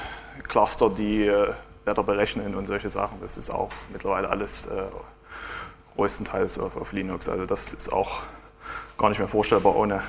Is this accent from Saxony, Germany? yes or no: yes; Dresden, Saxony, Germany; now in Finland; zum weiß nicht wie vielen Mal hier in Chemnitz. Ich komme ursprünglich aus Dresden, aber wohne jetzt in Finnland